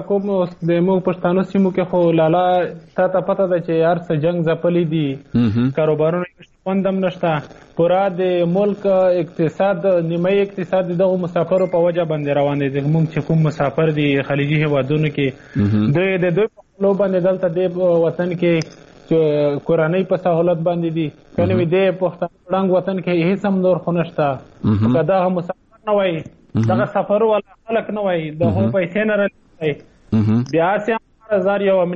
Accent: Khyber Pakhtunkhwa, Pakistan; زه خپل هم د وزیرستان یم او هاسټل کې پاتې کېږم.

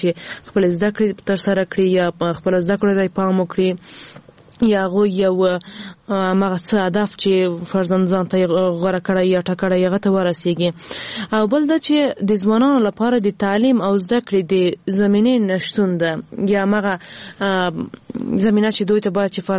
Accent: Ghazni, Afghanistan; ما په خپل ولایت کې چې زه هم د غزنی یم

